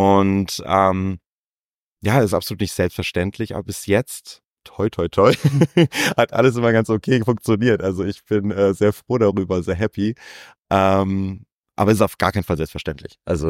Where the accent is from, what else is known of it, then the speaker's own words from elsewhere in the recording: Frankfurt, Hesse, Germany; Ich habe immer drumherum gewohnt, bin aber immer in Frankfurt zur Schule gegangen, war im Kinderchor der Oper Frankfurt. Also ich sage immer, ich bin eigentlich in Frankfurt groß geworden.